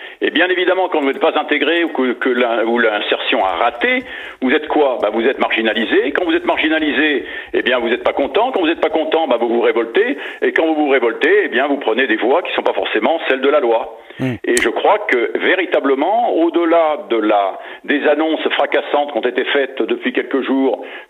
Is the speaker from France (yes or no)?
yes; France; Je suis français d'abord, et compte tenu de mon passé, compte tenu de 5 siècles, ma famille est arrivée en France il y a 5 siècles, et je dois dire que j'ai la France qui coule dans mes veines.